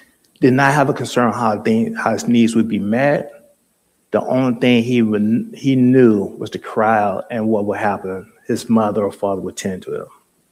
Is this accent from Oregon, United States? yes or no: no; Mobile, Alabama, United States; You know, as you know, I grew up in Mobile, Alabama. And in my neighborhood, there were like two convenience stores within walking distance.